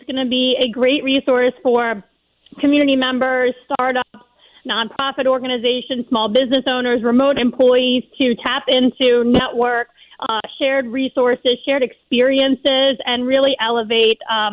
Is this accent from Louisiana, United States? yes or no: yes; New Orleans, Louisiana, United States; now in New York, United States; I am originally from New Orleans and live in upstate New York now.